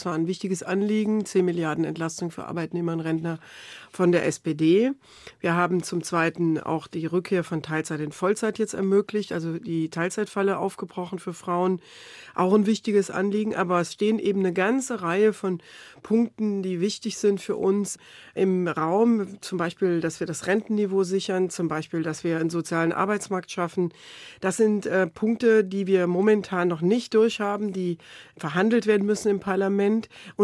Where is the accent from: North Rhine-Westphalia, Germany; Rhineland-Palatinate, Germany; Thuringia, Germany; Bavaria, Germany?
Rhineland-Palatinate, Germany; in Rheinland-Pfalz, wo ich herkomme